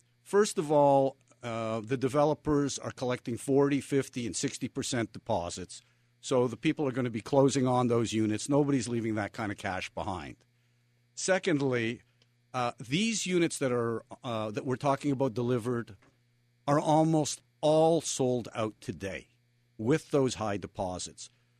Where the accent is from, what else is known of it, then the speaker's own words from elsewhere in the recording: Montreal, Quebec, Canada; now in Miami, United States; I'm Canadian-born, raised in Montreal, moved to Miami in the late 80s